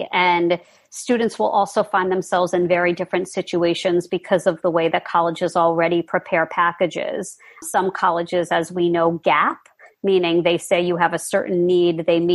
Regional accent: New York, United States; and I'm a New Yorker and we were wearing masks months and months and months ago.

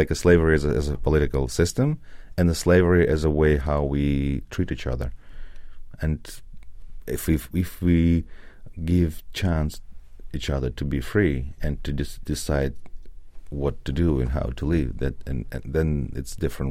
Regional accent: Russia; So I'm from Soviet Union, yeah, as you said. And I live here for 7 years and have friends and businesses.

